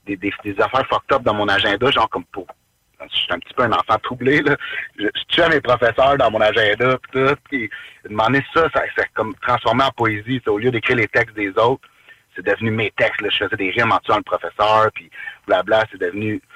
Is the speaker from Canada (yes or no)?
yes; Quebec, Canada; Je suis québécois, je parle français, puis eux, ils parlent anglais